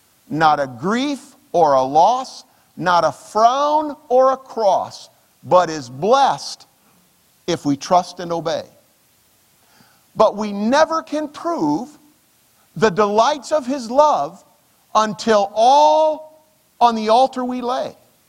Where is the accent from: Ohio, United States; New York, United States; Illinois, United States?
Illinois, United States; Sterling; My hometown is in Sterling, Illinois, and a steel mill was the primary employer before it closed.